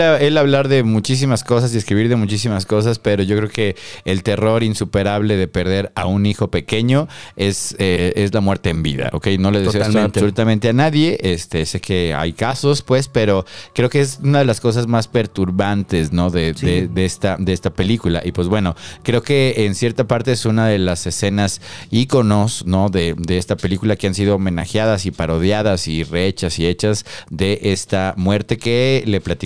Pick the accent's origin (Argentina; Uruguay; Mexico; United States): Mexico; siendo mexicano, pues no, siempre es más complicado